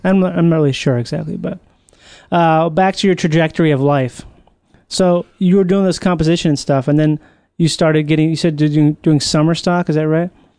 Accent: Rochester, Minnesota, United States; Hemingway, the house I grew up in Rochester, Minnesota, the house next to us was where he used to walk.

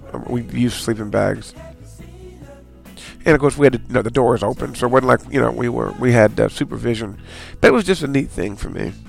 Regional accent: Kentucky, United States; And of course, you know, I grew up in Kentucky.

